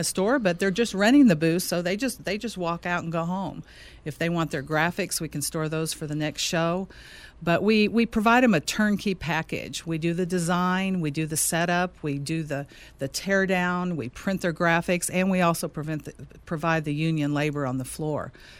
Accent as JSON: {"language": "English", "town": "Dallas", "region": "Texas", "country": "United States", "tie": "born or raised there", "also_born_or_lived": "Corpus Christi", "moved": "yes", "lives_now": "Las Vegas, United States", "said": "I grew up in Dallas, but I moved to Las Vegas from Corpus Christi."}